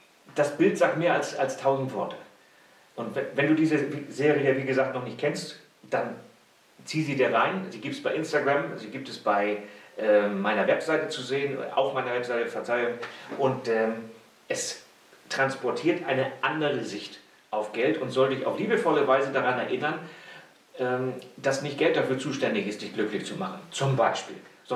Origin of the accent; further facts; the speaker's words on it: Baden-Württemberg, Germany; Kann ich überhaupt nicht verstehen als Schwabe.